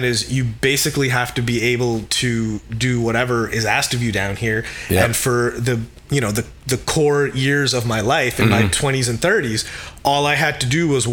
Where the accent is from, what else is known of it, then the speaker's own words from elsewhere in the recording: New Jersey, United States; When I was growing up in New Jersey, when I was a little kid, there was a picture in my parents' house